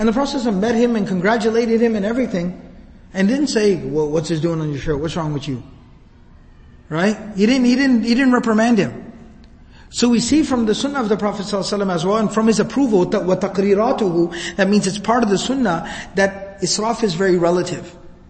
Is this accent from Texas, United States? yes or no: yes; Dallas, Texas, United States; I was born and raised here in Dallas.